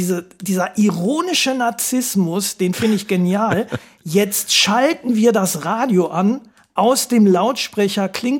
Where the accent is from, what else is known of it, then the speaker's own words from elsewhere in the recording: North Rhine-Westphalia, Germany; meiner Heimatregion Nordrhein-Westfalen, ich komme aus dem Ruhrgebiet